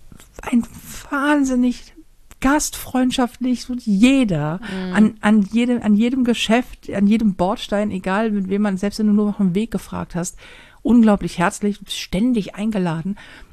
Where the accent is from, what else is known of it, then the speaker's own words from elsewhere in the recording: Hamburg, Germany; Und das ist als Hamburger